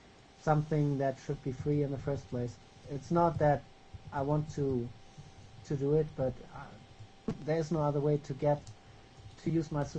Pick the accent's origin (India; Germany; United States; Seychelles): Germany; I'm from Germany